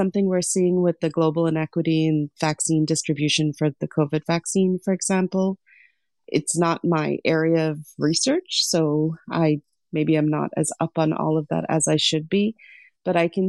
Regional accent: Lesotho; moved away; As much as I love my childhood and as much as I loved growing up in Southern Africa, it was a very interesting time to be there.

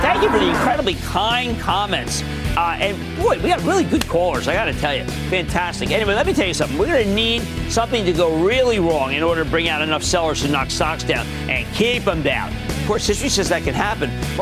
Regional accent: New Jersey, United States; I want to go to Glenn in my home state of New Jersey.

